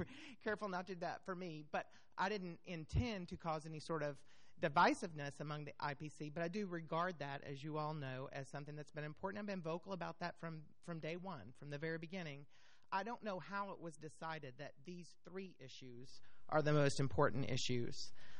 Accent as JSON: {"language": "English", "town": "Turner", "country": "United States", "said": "from Turner."}